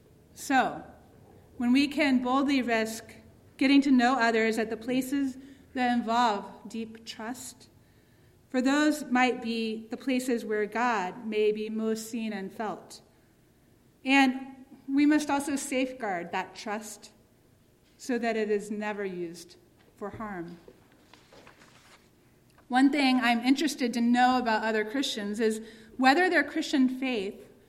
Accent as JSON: {"language": "English", "region": "the South", "country": "United States", "said": "I'm from the South, where people are perfectly comfortable being up in one another's business."}